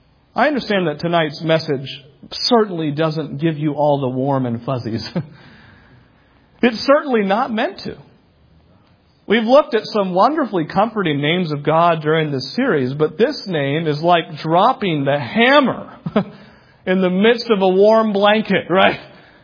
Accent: New England, United States; I grew up in New England where Catholicism ran rampant.

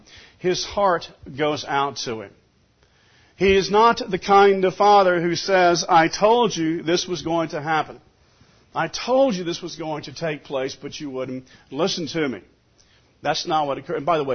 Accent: Mississippi, United States; Perhaps because I grew up in South Mississippi

